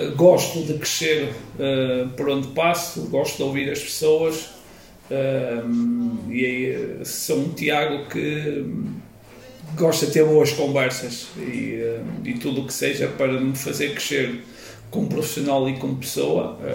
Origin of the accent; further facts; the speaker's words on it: Norte, Portugal; há um filme, por incrível que pareça, que me marcou porque é um filme da minha terra. É um filme que eu desde novo, quando andava na primária, fomos ver, que é O Cego do Maio